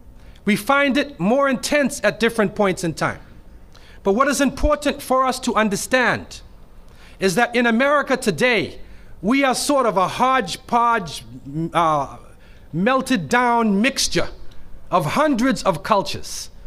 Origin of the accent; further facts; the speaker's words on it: Toronto, Ontario, Canada; I'm coming from Toronto, Canada. There's four seasons, not two or three like you have here.